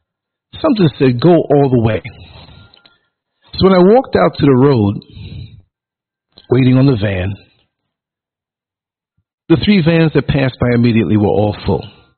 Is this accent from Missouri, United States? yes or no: no; New York, United States; accent: New York; He heard my New York accent.